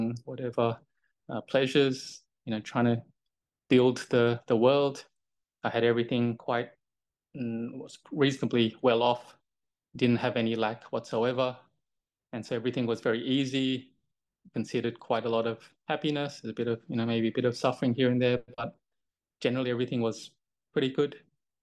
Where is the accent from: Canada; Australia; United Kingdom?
Australia; Sydney, New South Wales; born there; I was born in Sydney